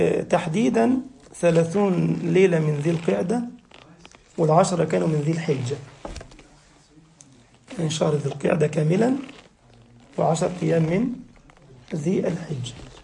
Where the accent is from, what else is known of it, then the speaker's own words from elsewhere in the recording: Egypt; كان في نهر النيل عندنا في مصر